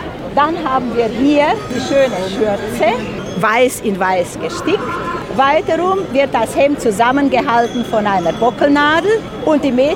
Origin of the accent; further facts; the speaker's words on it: Agnita, Sibiu County, Romania; now in Germany; Wir kommen aus Agneten, dem Ort Agneten, gegründet 1280.